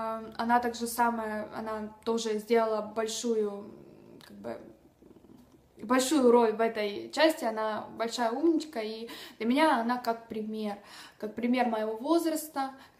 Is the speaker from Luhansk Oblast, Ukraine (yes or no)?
no; Donetsk Oblast, Ukraine; Я из Украины, Донецкая область.